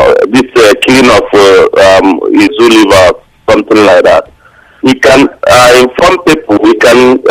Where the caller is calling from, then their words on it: Sweden; I'm calling from Sweden.